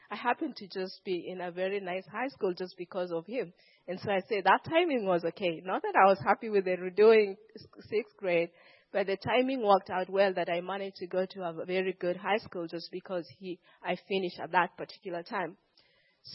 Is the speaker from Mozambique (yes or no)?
no; Kenya; English is a second language; But it's not in English, it's not in Swahili. I'm from Kenya, for those who don't know. But it's actually in our native language.